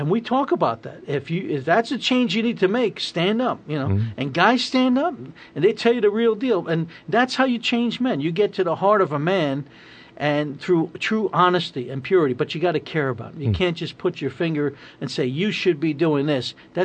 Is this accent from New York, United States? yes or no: yes; New York City, New York, United States; growing up in New York City on the east side of Manhattan and East Harlem